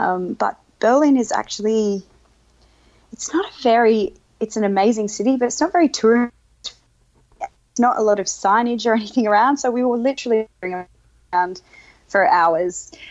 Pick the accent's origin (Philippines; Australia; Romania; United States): Australia; I'm from Australia. We don't know these things.